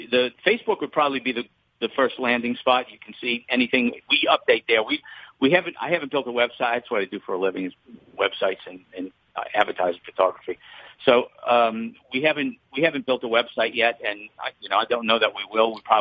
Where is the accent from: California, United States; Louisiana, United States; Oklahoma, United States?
Louisiana, United States; New Orleans; we grew up in New Orleans together, Neil and I. So, I mean, we came up from the same musical roots.